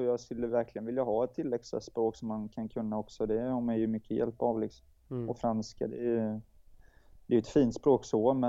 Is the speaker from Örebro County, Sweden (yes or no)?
no; Jönköping, Jönköping County, Sweden; Nej, jag är ju från Sveriges Jerusalem